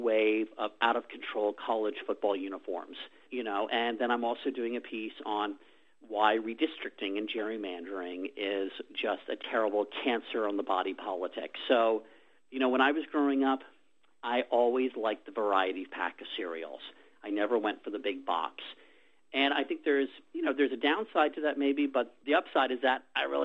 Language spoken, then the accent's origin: English; Washington, District of Columbia, United States; I was a news junkie growing up. I grew up in Washington, D.C., that may be part of it, where politics are just sort of in the air